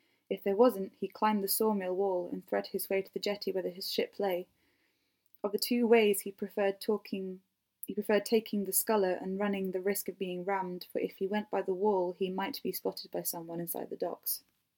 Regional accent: Wales, United Kingdom; also born or lived in North of England; I'm from England. I was born in the north, and then I moved to Wales and grew up there, and now I'm living in the north again.

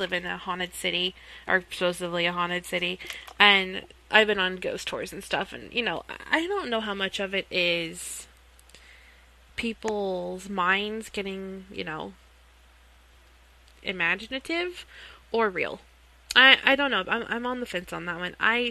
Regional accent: the South, United States; And I say, I'm from the South, so I say, bless their heart.

